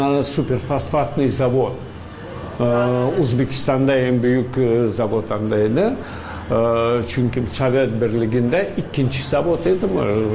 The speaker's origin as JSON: {"language": "Uzbek", "region": "Tashkent", "country": "Uzbekistan", "tie": "born or raised there", "also_born_or_lived": "Samarkand", "said": "Yılın oxirida bu dekabr oylarida biz Toshkentga ko'chib bordik. O'sha paytdan 90-chi yilga qadar Toshkentda yashagan. O'sib uyganman Toshkentda. Bolaligim Samarqandda bo'lsa, endi o'sib uyidim Toshkentda."}